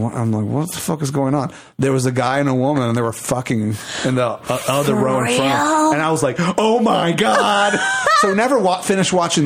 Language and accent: English; United States; I'm an American. I work 3 jobs.